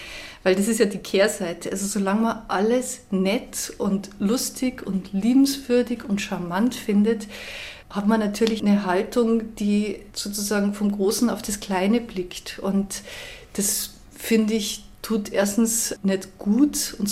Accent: Austria; das hat, denke ich, irgendwie 30, 40 Jahre länger gedauert als bei uns in Österreich.

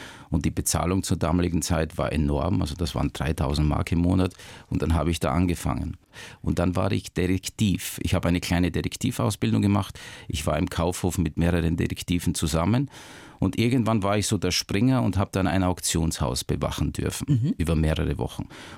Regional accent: Austria; wir haben Kirschen gepflückt oder Spargel gestochen und die Flohmärkte, die hießen bei uns in Österreich früher Fetzenmärkte, weil es da auch Fetzen, also Klamotten gab

